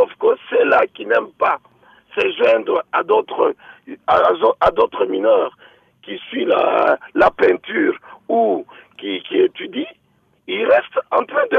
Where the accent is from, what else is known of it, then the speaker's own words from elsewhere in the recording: France; même en Europe, moi je viens de la France, même en Europe